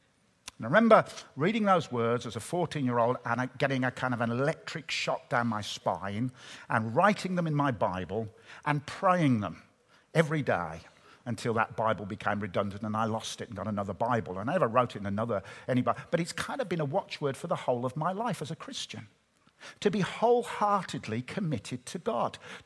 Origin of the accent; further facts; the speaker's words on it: Birmingham, West Midlands, United Kingdom; but I grew up in Birmingham.